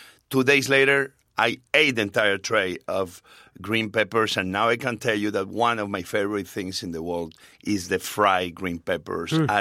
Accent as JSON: {"language": "English", "country": "Spain", "tie": "born or raised there", "moved": "yes", "lives_now": "United States", "said": "Well, I grew up in Spain with just plain white bread and mayo"}